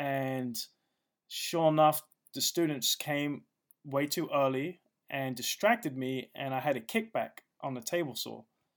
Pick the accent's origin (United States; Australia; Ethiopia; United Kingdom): United Kingdom; London; Okay, so I grew up in northwest London, Brent Cross area. So it's off the Northern Line, pretty close to Camden Town.